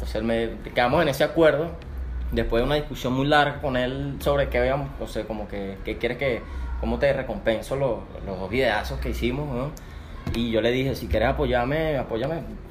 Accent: Venezuela; now in Colombia; No, yo soy internacional porque yo vengo de Venezuela, yo no soy aquí.

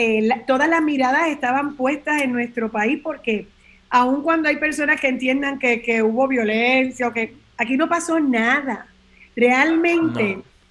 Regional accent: Puerto Rico; Como somos nosotros los boricuas, espectaculares.

